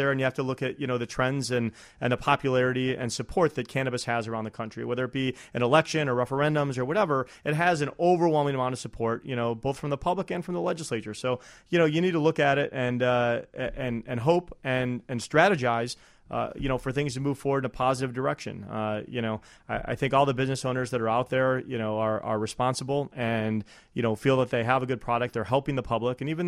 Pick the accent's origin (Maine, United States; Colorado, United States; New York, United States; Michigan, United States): Colorado, United States; there are a couple lawsuits right now from neighboring states of Colorado where I'm from Nebraska and Oklahoma